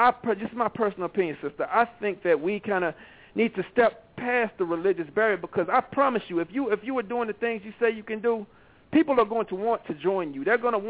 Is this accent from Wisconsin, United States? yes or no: no; Georgia, United States; before I became Muslim, I was under Southern Baptist. You know, I grew up in Georgia, right?